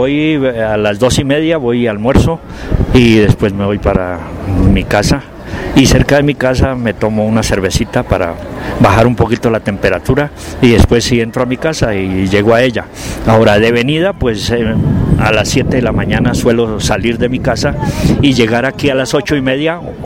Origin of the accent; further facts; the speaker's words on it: Colombia; 37 años ininterrumpidos embelleciéndole el calzado a mi pueblo colombiano y sin cometer errores que me avergüencen.